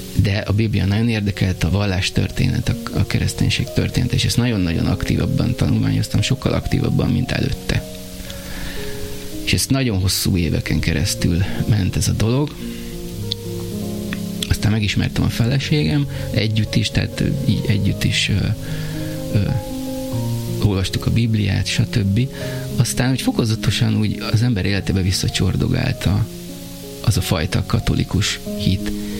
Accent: Nagymaros, Pest, Hungary; Nem, ez Nagymaroson. Onnan származom.

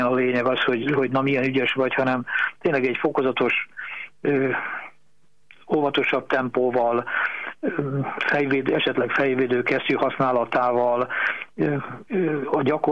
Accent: Tiszanána, Heves, Hungary; Én emlékszem gyerekkoromban arra, Tiszanánál nőttem fel

